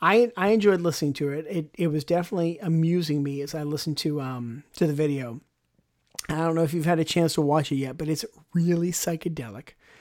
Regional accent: Pittsburgh, Pennsylvania, United States; that's from my hometown of Pittsburgh, PA.

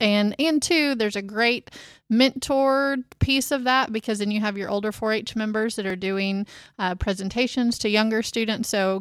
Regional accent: United States; But I think back, I grew up in Grady County, and we had a strong 4-H program there.

